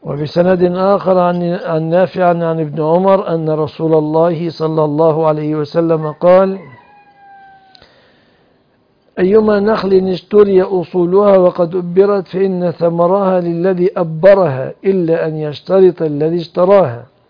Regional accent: Egypt; فمثلا عندنا في بلادنا مصر شجر يقال له الجميز

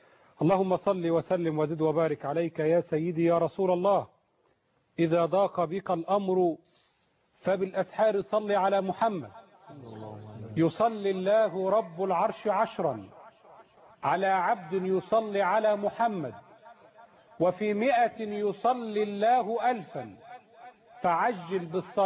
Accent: Al-Deraksa, Dakahlia, Egypt; لأحبابي في بلدتي قرية الدركسة مركز بنية النصر بمحافظة الدهلية

